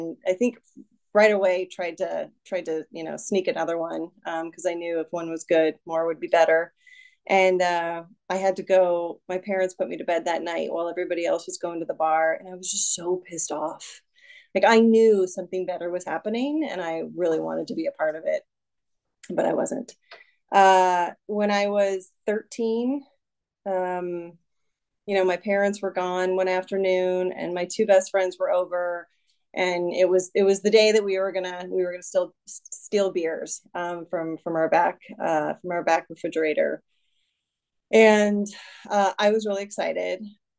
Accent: Los Angeles, California, United States; So, okay, I'm from Los Angeles. I'm an only child of one alcoholic and one Al-Anon.

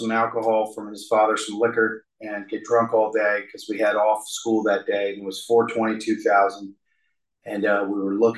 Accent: Kensington, Maryland, United States; But I grew up in Kensington, Maryland. I grew up in a big family.

